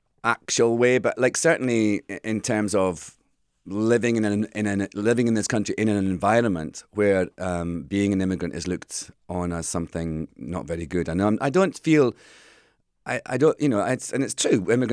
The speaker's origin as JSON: {"language": "English", "region": "Scotland", "country": "United Kingdom", "lives_now": "United States", "said": "I'm always Scottish first. I don't think you can ever change your... I feel like Scotland's history is sort of mushed up inside the marrow of my bones."}